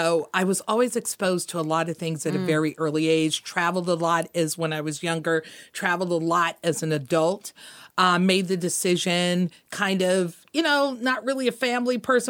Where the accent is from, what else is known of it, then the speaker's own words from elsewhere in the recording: Compton, California, United States; So my story is I was born and raised in Compton. Mm-hmm. I'm from a middle class family.